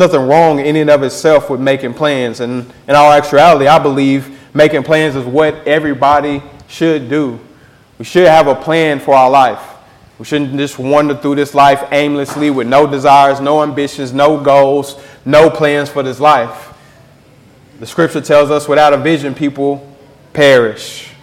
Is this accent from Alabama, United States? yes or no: no; Rockwall, Texas, United States; I grew up in Rockwall. And if you know much about Rockwall, there's definitely a lot of rich people in Rockwall.